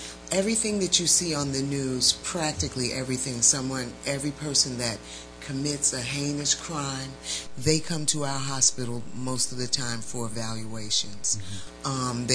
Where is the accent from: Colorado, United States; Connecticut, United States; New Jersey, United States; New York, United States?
New York, United States; And being a New Yorker, you got the Transit Authority, you have sanitation